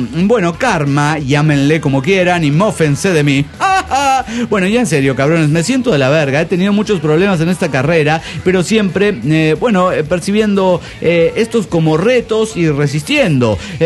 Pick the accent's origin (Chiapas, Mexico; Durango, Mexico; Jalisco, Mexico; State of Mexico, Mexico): State of Mexico, Mexico; Texcoco; quedan invitados a la Feria del Caballo en mi tierra texcocana.